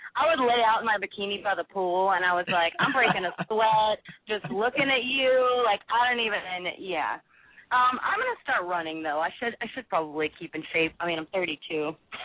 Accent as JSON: {"language": "English", "region": "Louisiana", "country": "United States", "also_born_or_lived": "Mississippi", "said": "I mean, I'm from Louisiana, and I went to college in Mississippi, and when I was in college, I just thought that I would probably marry that college baseball guy that I was dating"}